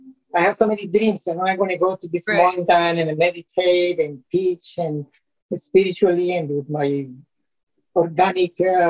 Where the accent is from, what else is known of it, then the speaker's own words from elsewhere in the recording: Colombia; I'm originally from Colombia, so I was planning to go to Colombia.